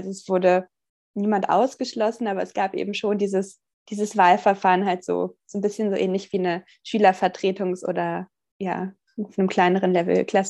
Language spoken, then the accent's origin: German; Castrop-Rauxel, North Rhine-Westphalia, Germany; Mitglied im Kinder- und Jugendparlament in meiner Heimatstadt Castrop-Rauxel.